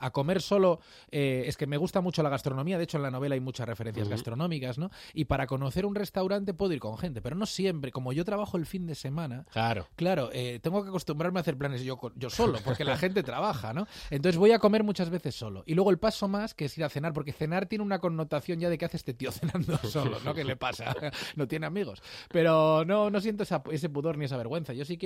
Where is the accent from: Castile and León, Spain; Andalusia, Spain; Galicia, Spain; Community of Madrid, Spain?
Galicia, Spain; Vigo; moved away as an adult; Yo soy de Vigo, viví en Vigo, nací allí, viví los primeros 18 años de mi vida allí. Y soy una persona que siente morriña por su familia, que está allí.